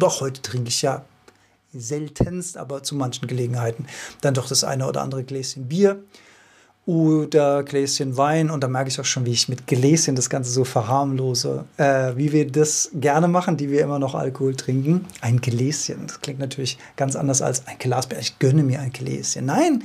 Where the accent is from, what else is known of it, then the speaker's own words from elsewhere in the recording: Rhineland-Palatinate, Germany; Wenn ich von meinem Heimatdorf dann in die Stadt gefahren bin. Die Stadt ist in meinem Fall dann Mainz gewesen damals.